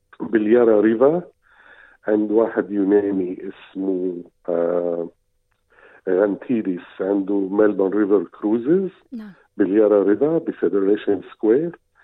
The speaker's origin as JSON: {"language": "Arabic", "town": "El Mina", "region": "North Governorate", "country": "Lebanon", "tie": "born there", "said": "أنا خلقت بطرابلس بمدينة اسمها الميناء. الميناء هي عبارة عن مرفأ"}